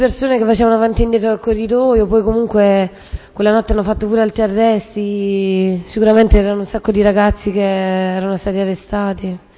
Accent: Taranto, Apulia, Italy; erano di Taranto, sono di Taranto pure loro.

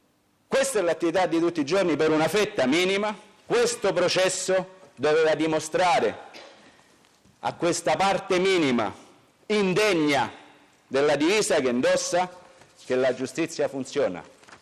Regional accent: Rome, Lazio, Italy; non è una battuta mia da romano

